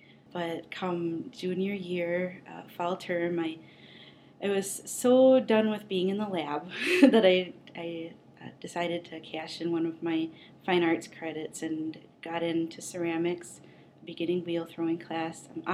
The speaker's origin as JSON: {"language": "English", "town": "Twin Cities", "region": "Minnesota", "country": "United States", "tie": "born or raised there", "also_born_or_lived": "Carleton College", "said": "I grew up in the Twin Cities area, went to Carleton College."}